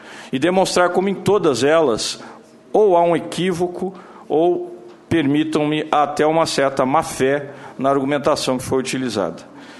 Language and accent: Portuguese; São Paulo, Brazil; eu sou de São Paulo